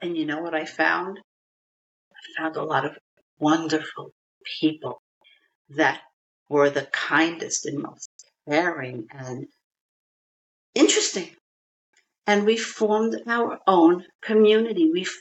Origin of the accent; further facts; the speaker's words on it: Brooklyn, New York, United States; I was born in Brooklyn, a wonderful place to be brought up, in a time that was a wonderful, simple time.